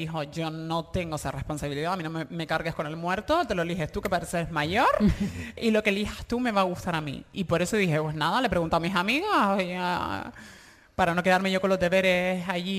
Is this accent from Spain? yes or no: yes; Canary Islands, Spain; also born or lived in London; yo tenía después de haber estado 10 años en Londres y volver a la isla